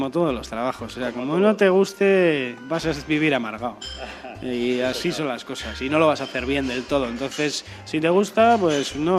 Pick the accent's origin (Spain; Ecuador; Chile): Spain; Oiartzun, Basque Country; Yo soy de Oiartzun